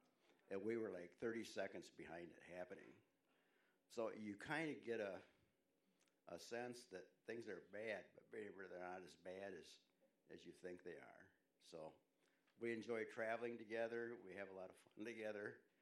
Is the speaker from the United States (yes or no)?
yes; Michigan, United States; Monday, we're from Michigan. We were going from Bellevue to Lansing for her first injection into her eyeball for the macular degeneration.